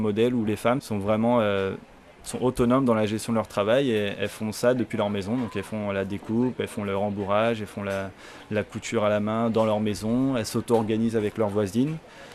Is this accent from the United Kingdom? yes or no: no; Normandy, France; moved away as an adult; now in Philippines; j'ai 27 ans et je viens de Basse-Normandie. Et ça fait 5 ans que je suis aux Philippines.